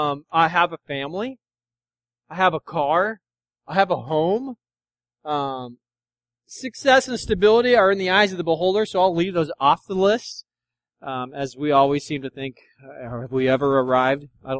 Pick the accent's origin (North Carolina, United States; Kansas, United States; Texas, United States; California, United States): California, United States; Tracy; now in Lathrop, United States; we're from Tracy, although we live in Lathrop